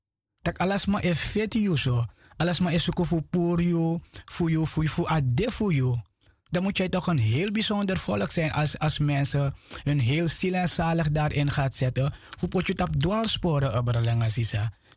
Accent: Suriname; Nee, ik ben geen Afrikaan, want ik kom uit Suriname.

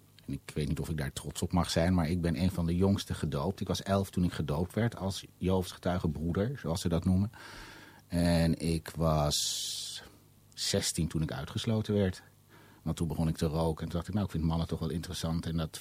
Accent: North Brabant, Netherlands; also born or lived in Suriname; now in Amsterdam, Netherlands; Ik ben in Suriname geboren. Ik was ongeveer een jaar toen mijn ouders hier naartoe verhuisden. In Brabant opgegroeid. Ja, en al heel gelukkig, al 25 jaar gelukkig in Amsterdam.

